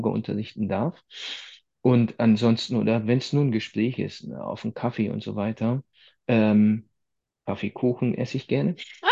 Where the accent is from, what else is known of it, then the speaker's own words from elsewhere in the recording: Hamburg, Germany; Also, erster Fakt ist, ich bin aus Hamburg.